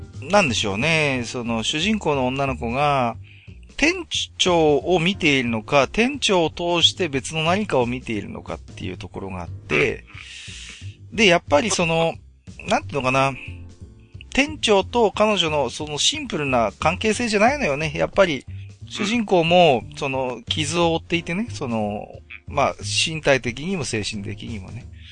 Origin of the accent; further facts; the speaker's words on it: Morioka, Iwate, Japan; 僕盛岡の出身なんですよ。岩手のね。